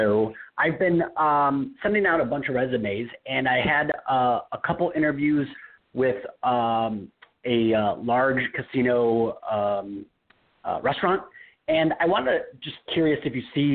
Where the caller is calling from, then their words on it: Nevada, United States; I'm in Nevada.